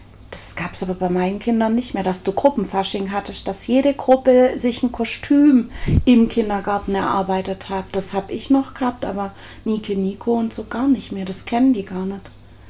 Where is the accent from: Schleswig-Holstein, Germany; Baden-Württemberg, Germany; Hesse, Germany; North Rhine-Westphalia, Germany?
Baden-Württemberg, Germany; ich bin ja am Bodensee groß geworden